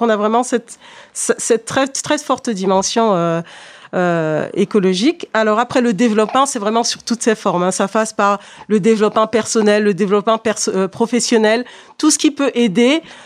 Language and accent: French; France; moi, je suis née ici, justement, en France, et moi, j'ai plutôt grandi loin de ma culture, finalement, loin d'une partie de moi-même, parce que étant née en France, étant scolarisée en France